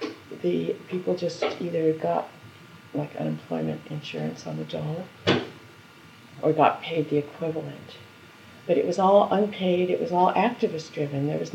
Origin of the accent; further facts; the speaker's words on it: Los Angeles, California, United States; The trouble with growing up in Los Angeles is that rain seems unnatural.